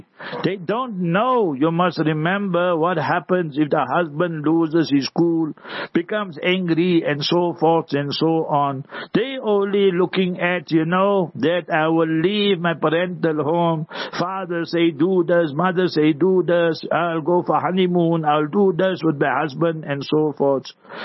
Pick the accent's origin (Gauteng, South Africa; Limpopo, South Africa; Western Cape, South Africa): Gauteng, South Africa; Heidelberg; born there; Where I was born in Heidelberg, lo and behold, we were three Muslim families, our house and our shop